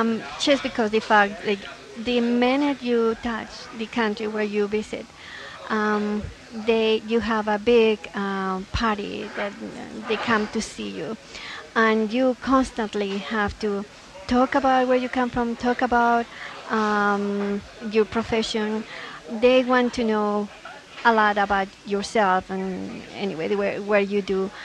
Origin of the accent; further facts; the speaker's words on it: Mexico; now in New Mexico, United States; because I'm from Mexico, they were sometimes confused